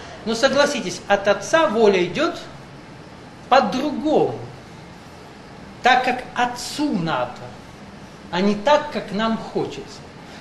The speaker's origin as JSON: {"language": "Russian", "region": "North Caucasus", "country": "Russia", "tie": "born or raised there", "also_born_or_lived": "Siberia", "said": "Это я вырос в детстве на Кавказе, в Сибири родился, родители переехали на Кавказ, и у нас в республике, где я заканчивал школу"}